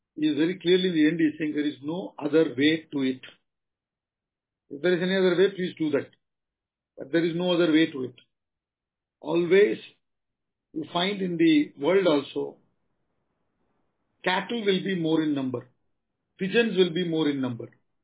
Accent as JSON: {"language": "English", "region": "Tamil Nadu", "country": "India", "said": "Now, see, I come from Tamil Nadu, south."}